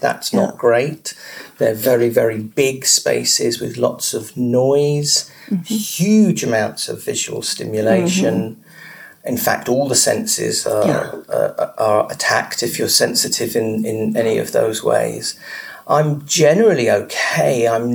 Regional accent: London, United Kingdom; And I live and I'm from London in England.

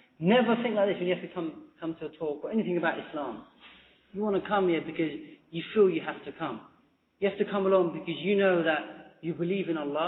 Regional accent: Camden, London, United Kingdom; I'm from Camden, the area of Camden. So it's way down northwest London, so you might know that area

